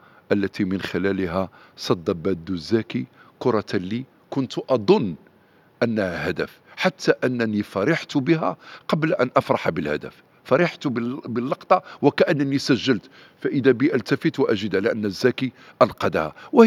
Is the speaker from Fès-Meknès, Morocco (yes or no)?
no; Salé, Rabat-Salé-Kénitra, Morocco; بواحد صديقي وابن بلدتي، وهو الملهم والمعلم الأول للزاكي بدو اللي هو عبد اللطيف العلو، أيضا كان حارس دولي وهو حارس من نادينا الجمعية الرياضية السلوية لمدة 20 سنة